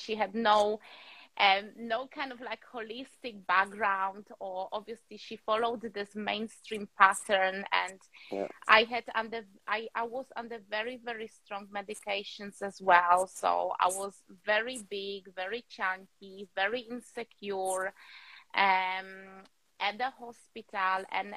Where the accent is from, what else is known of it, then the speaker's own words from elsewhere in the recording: Poland; now in England, United Kingdom; I'm Polish. I was born in Poland. And I'm living in England in a beautiful coast by the sea.